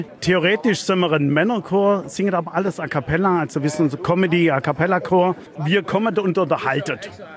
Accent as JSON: {"language": "German", "town": "Biberach", "region": "Baden-Württemberg", "country": "Germany", "said": "bin aus Biberach-Birkenhardt."}